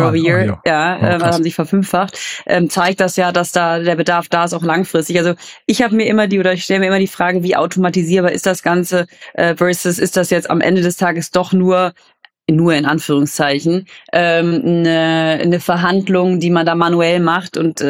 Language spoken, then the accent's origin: German; Cologne, North Rhine-Westphalia, Germany; freut mich besonders als Kölnerin